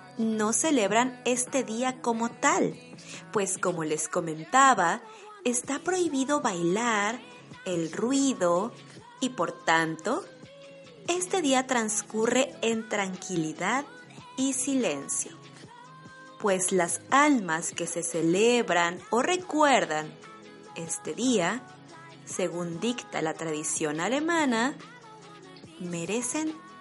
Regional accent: Mexico; now in Germany; mi choque cultural fue que no es una tradición tan grande como la que se vive en mi país de origen. Pues para los mexicanos, el Día de Muertos nos enseña

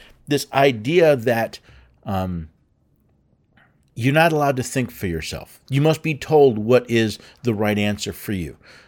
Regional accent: New York City, New York, United States; moved away as an adult; Now, again, I was born in New York City. I still have family that lives in New York City. I lived in the state of New York for most of my life.

